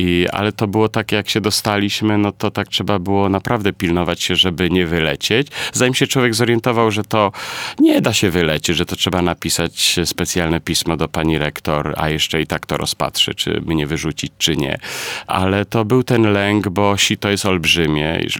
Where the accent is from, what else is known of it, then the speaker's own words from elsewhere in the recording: Wrocław, Lower Silesian Voivodeship, Poland; Ja jestem z Wrocławia. W zasadzie, no tak jakoś mi się tak fajnie układało od liceum